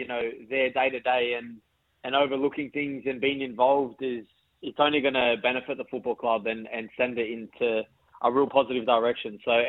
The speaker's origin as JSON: {"language": "English", "town": "Sydney", "region": "New South Wales", "country": "Australia", "tie": "born or raised there", "said": "Yeah, so I grew up in Western Sydney. I was born in Liverpool also."}